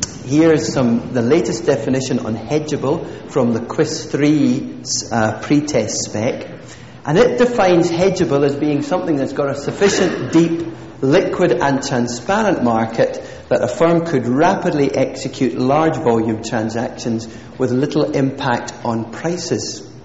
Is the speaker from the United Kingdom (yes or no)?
yes; Scotland, United Kingdom; So, of course, being a Scot and a simple soul, though maybe I shouldn't say that about all my fellow companions north of the border, I think in pictures.